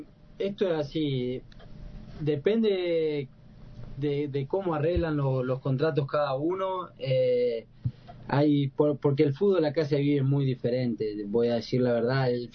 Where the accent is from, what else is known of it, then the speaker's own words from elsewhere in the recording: Córdoba, Argentina; also born or lived in Carlos Paz / Porteña; Nací en Córdoba Capital, en barrio Alberdi. Después estuve un tiempo viviendo en barrio Don Bosco.